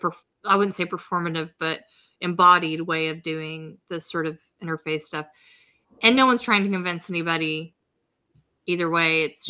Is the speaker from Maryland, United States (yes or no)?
no; Georgia, United States; And also I grew up in Georgia, so there wasn't really a whole bunch of diversity there.